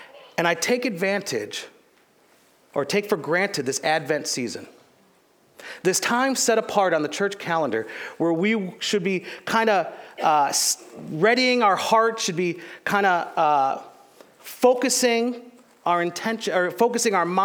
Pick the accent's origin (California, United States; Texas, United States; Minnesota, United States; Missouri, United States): Missouri, United States; St. Charles; We moved here from Canada. I was raised here in St. Charles.